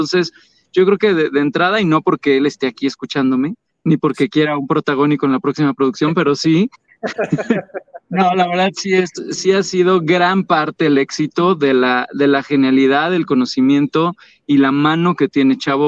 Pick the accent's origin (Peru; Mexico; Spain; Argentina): Mexico; Tijuana, Baja California; also born or lived in Metepec; Yo inclusive ni siquiera vivía en Metepec, yo vivía en Tijuana. O sea, sí soy de Metepec, pero vivía todavía más lejos, ¿no? Estuve prácticamente mi niñez, mi adolescencia estuve en Tijuana. Regreso a estudiar la carrera